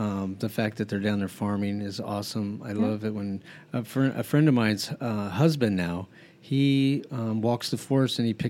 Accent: New Mexico, United States; I grew up in New Mexico.

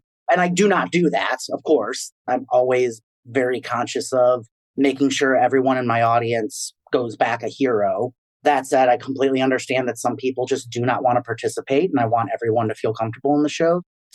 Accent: Woodstock, Illinois, United States; born there; I was born in Woodstock, Illinois.

